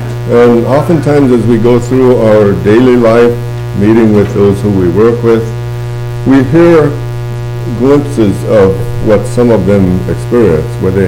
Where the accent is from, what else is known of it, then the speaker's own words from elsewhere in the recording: Castle Rock, Washington, United States; As my brother Paul mentioned, I am from Castle Rock, Washington.